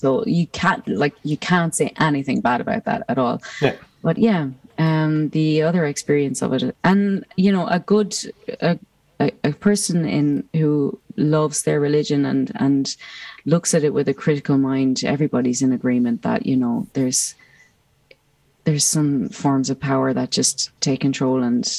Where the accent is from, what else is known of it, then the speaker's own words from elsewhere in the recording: Ireland; growing up as an Irish person